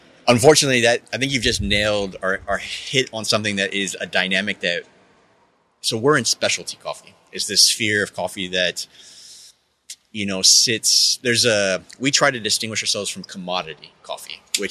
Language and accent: English; Texas, United States; You know, I grew up in Texas, but I imagine maybe this is like the Midwest or something